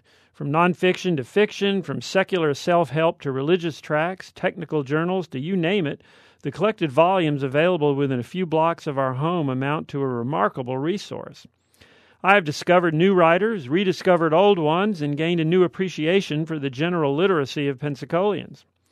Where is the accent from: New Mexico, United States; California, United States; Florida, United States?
Florida, United States; Ferry Pass; I remember as a child growing up in Ferry Pass, walking or being driven by my parents to the small private library in Davis Highway